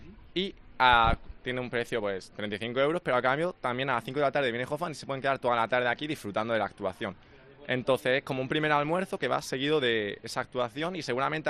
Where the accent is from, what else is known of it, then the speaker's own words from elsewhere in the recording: Málaga, Andalusia, Spain; tenemos un argentino, tenemos un italiano, yo soy el único malagueño. Claro, se coincide que además soy el más jovencillo